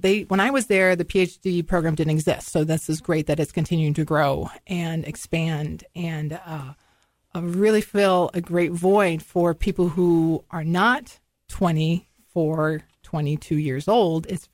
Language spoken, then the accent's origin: English; Illinois, United States; moved away as an adult; now in New Hampshire, United States; Originally, I'm from Illinois. I'm a transplant here in New Hampshire. We moved up here.